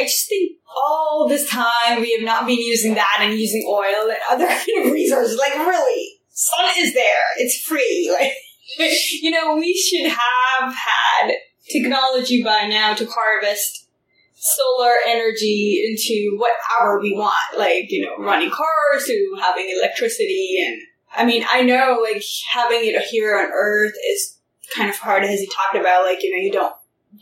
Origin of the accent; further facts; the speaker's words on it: India; I'm from India, and like there are a lot of villages in India that don't have electricity still